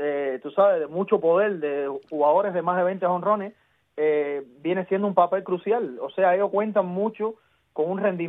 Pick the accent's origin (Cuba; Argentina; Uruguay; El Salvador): Cuba; Remedios, Villa Clara; el muchacho que es allá de Remedio de mi tierra